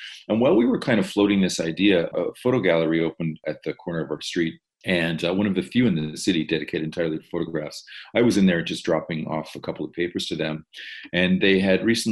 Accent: Toronto, Ontario, Canada; as a Torontonian, as a Canadian

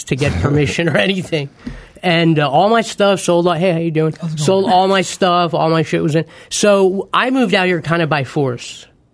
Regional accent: New Jersey, United States; I'm from New Jersey.

